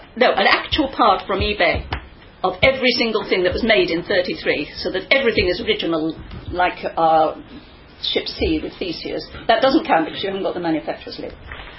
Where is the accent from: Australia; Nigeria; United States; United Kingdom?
United Kingdom; England; I'm English back so many generations, because I come from lower class origins, so you can't go back too far.